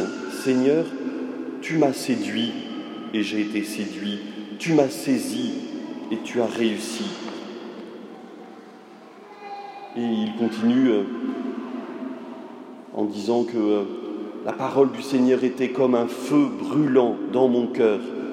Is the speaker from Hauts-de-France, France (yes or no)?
no; Nantes, Pays de la Loire, France; also born or lived in Paris / Lyon / Martinique; now in Reims, France; Je suis originaire de Nantes et après avoir rencontré la communauté du Chemin Neuf, j'ai été en mission sur Paris, Lyon et dans une paroisse à côté de Lyon avant de partir en Martinique